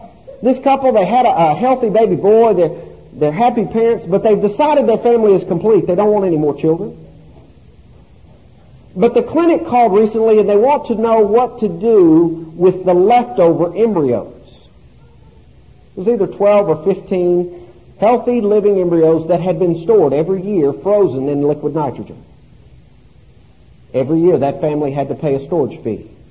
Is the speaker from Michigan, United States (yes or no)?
no; Tennessee, United States; My home state of Tennessee, we stopped a multi-billion-dollar dam project for an inch-long snail darter fish.